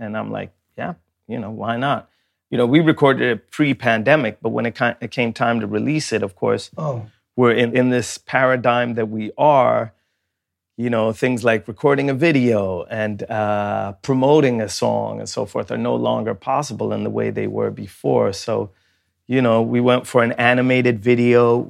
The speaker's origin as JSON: {"language": "English", "country": "Sweden", "tie": "born or raised there", "said": "when I grew up in Sweden, when I was coming up as a rapper, you didn't really have gangsta rap in Sweden in the same way."}